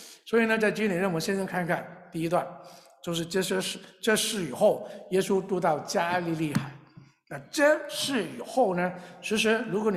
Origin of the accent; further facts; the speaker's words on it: China; 啊，我们中国人最爱吃。